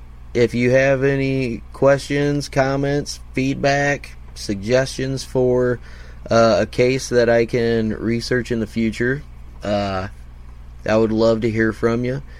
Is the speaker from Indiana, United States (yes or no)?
yes; Indiana, United States; And it's nice to know he lives in Ohio, right next to my home state of Indiana.